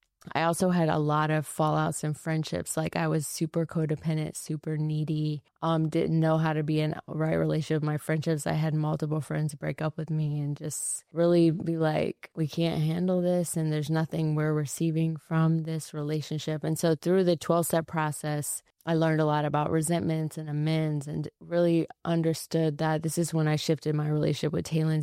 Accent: Florida, United States; moved away as an adult; But, basically, I grew up in Florida.

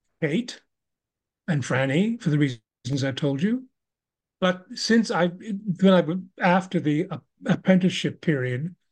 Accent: Canada; I'm Canadian.

